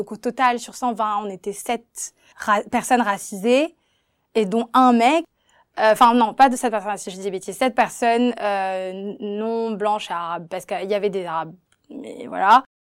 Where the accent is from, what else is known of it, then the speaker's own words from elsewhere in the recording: Douala, Littoral, Cameroon; mais j'ai grandi à Douala, j'ai vu de nombreux quartiers, de nombreuses réalités